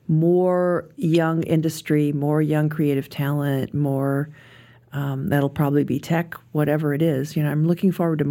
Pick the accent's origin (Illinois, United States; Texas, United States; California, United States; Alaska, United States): Illinois, United States; Chicago; I grew up in Chicago, and these winters are really mild by comparison.